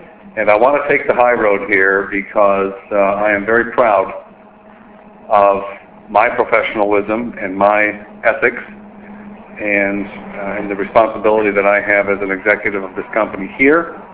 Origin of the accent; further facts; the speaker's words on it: United States; I'm an American. I'm an American taxpayer.